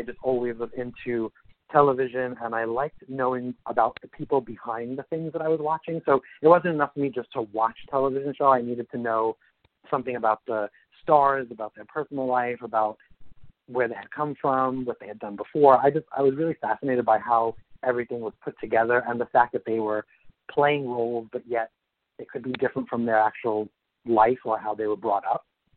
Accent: Brooklyn, New York, United States; born there; now in Queens, United States; I was born in Brooklyn, New York, and I now live in Queens, New York most of the time.

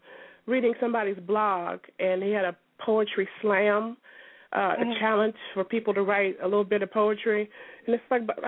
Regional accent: Atlanta, Georgia, United States; I am from Atlanta. I am 47 years old

